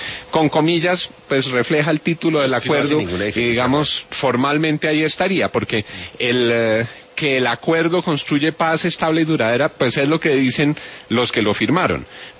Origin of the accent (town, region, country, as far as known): Colombia